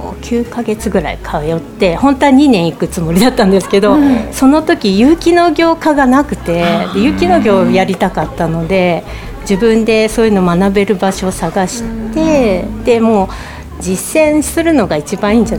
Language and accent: Japanese; Gotsu, Shimane, Japan; also born or lived in Tokyo; この島根の豪津の生まれ育って。